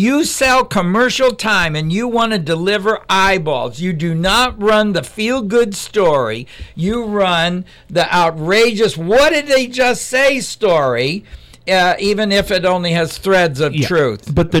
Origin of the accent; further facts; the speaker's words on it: England, United Kingdom; No, we're English.